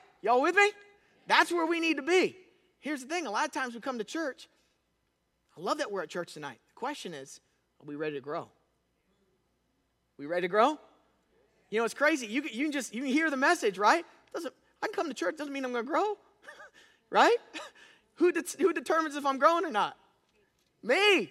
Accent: Florida, United States; The water's beautiful. I grew up in Florida.

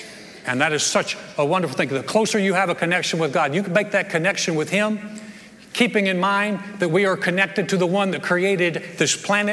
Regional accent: the South, United States; but I'm from the South and it's Jabez. If really from the South, it's like Billy Jabez.

